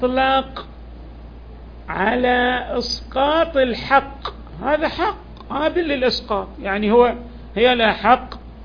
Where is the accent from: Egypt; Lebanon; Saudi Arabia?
Saudi Arabia; Al-Ahsa, Eastern Province; هذا موجود حتى عندنا في الأحساء